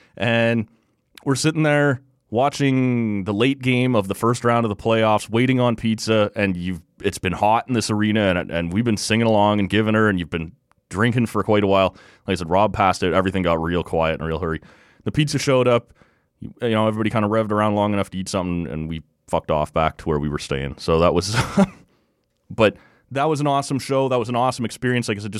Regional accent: Oshawa, Ontario, Canada; And again, I grew up in Oshawa.

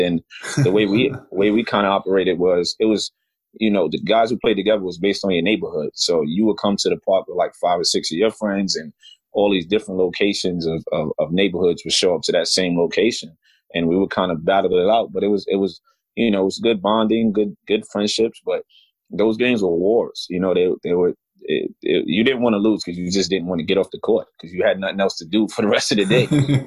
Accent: Bronx, New York, United States; Growing up in the Bronx and in New York City and the inner city and in the heart of the ghetto.

